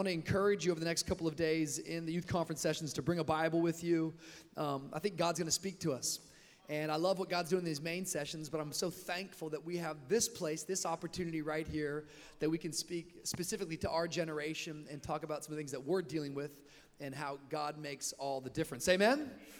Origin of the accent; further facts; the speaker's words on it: Miami, Florida, United States; I come from Miami, Florida, and I noticed that you guys didn't have a Miami Heat tribe.